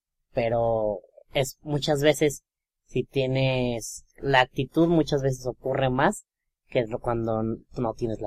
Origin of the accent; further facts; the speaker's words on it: Mexico; nos han vendido porque como población mexicana